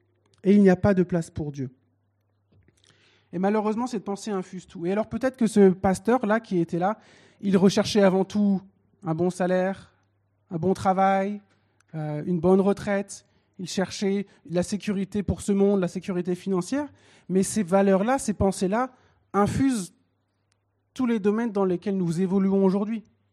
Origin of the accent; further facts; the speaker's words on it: Amiens, Hauts-de-France, France; dans mon église où je suis devenu chrétien, où j'ai grandi, à Amiens